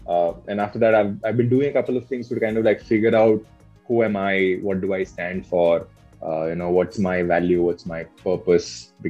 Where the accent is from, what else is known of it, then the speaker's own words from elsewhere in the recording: Ranchi, Jharkhand, India; now in Bangalore, India; I am presently based in Bangalore. I am from Ranchi, Dhoni's place.